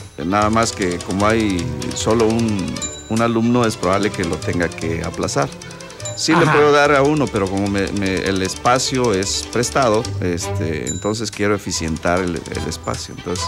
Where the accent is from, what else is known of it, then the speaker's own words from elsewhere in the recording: Comitán, Chiapas, Mexico; Bueno, yo soy de Comitán